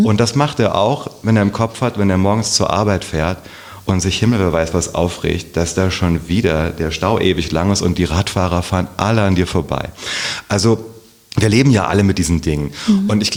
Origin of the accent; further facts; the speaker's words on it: Herborn, Hesse, Germany; wir kommen da aus dem Lahn-Dill-Kreis. Beschaulich, schön. Ich bin viel bei meiner Großmutter groß geworden. Meine Eltern waren noch sehr jung. Mhm. Und ja, in Herborn bin ich aufgewachsen.